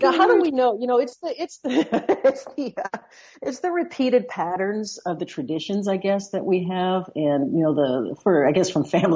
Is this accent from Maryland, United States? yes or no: yes; Baltimore, Maryland, United States; I grew up in Baltimore, so there was always a crab imperial casserole on